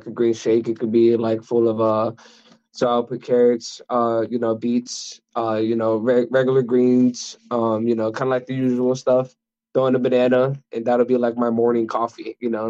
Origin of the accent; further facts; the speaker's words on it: New York, United States; That's how I come from the East Coast of New York. I love the fashion in New York.